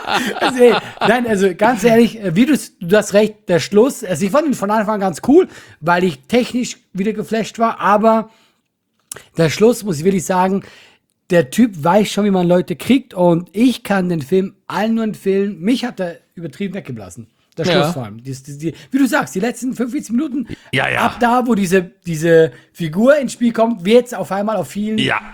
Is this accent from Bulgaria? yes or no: no; Switzerland; ich bin Schweizer